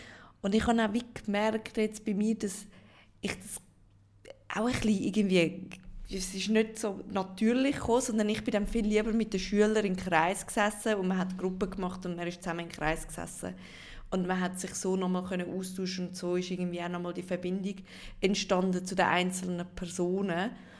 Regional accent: Switzerland; Also in der Schweiz kennen wir ja das nicht

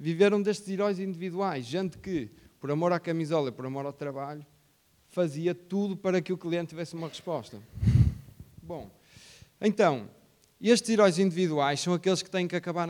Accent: Porto, Portugal; Sou engenheiro mecânico, sou aqui do Porto, sou portista também

